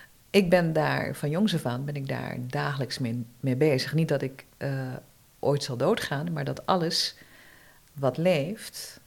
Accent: Suriname; born there; naar Suriname, naar mijn geboorteland.

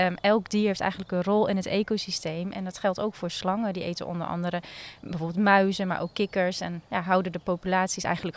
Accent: Overijssel, Netherlands; ik kom natuurlijk uit Twente, dus ik ben van de hoge, drogere zandgronden en de vennetjes.

